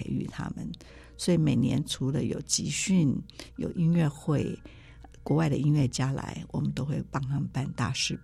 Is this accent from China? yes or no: no; Taiwan; also born or lived in United States; 那同时也看着我们在美国念书的时候，其实当很多人问你从哪里来的时候，你说台湾的时候，他们都听成泰国